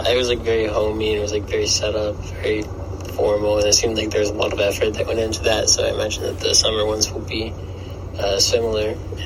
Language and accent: English; Florida, United States; Well, I'm from Florida, so things are a lot different.